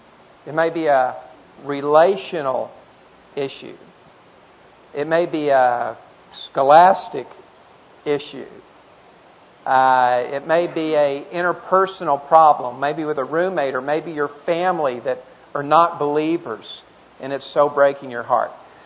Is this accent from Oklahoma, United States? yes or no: yes; Tulsa, Oklahoma, United States; And I grew up in Tulsa and went to a Baptist church.